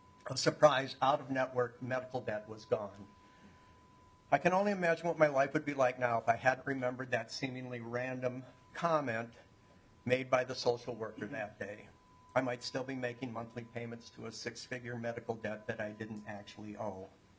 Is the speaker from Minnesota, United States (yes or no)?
yes; Lakeville, Minnesota, United States; I'm from Lakeville. I'm a lifelong resident of Minnesota and a father of three.